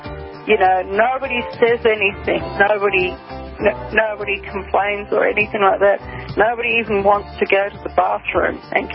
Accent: Rotorua, Bay of Plenty, New Zealand; I grew up in Rotorua in New Zealand among the Te Arawa tribe that lives there, the Maori tribe that lives there.

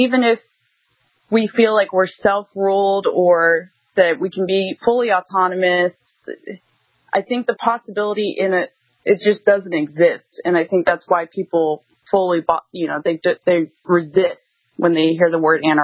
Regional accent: Florida, United States; Not today. I'm from Florida.

